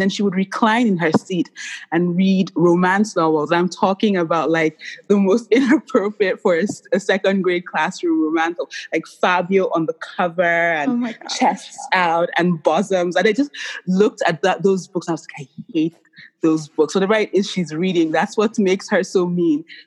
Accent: Nigeria; I'm Nigerian

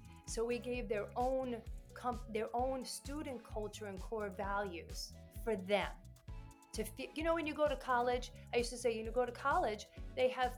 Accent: New York, United States; And I am a New Yorker, Italian New Yorker, and I used to have a very short fuse.

